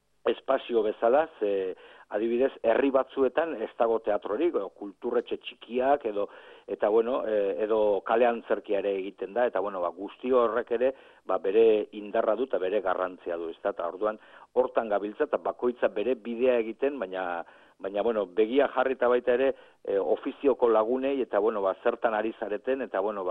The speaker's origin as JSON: {"language": "Basque", "region": "Basque Country", "country": "Spain", "said": "Euskalduna gara eta hortan ari gara."}